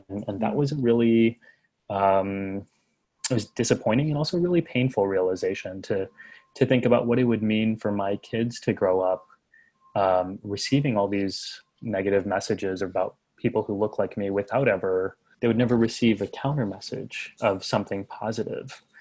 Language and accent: English; Texas, United States; growing up in South Texas, where there really weren't any people who looked like me there, right? Like as a turban wearing, brown skinned, beard having kid, and I, you know, my brothers and me were the only ones in the entire region.